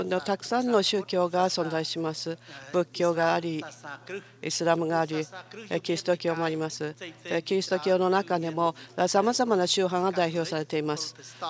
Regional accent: Thailand; タイから来たものですけれども、お二人の隣国のものですけれども

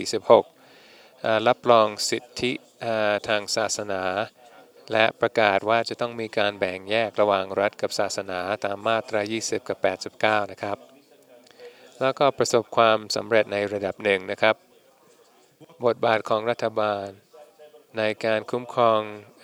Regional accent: Japan; Thai is a second language; ผมเป็นคนญี่ปุ่น

